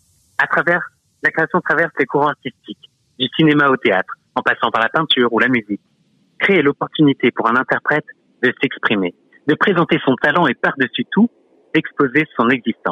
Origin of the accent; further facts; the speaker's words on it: Brittany, France; J'ai 21 ans. Je suis originaire de Bretagne.